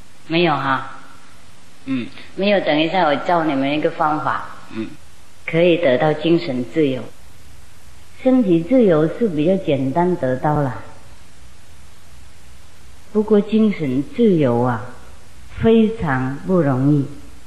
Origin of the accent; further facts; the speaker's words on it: China; 像孔子是我们中国人最敬爱的一位老师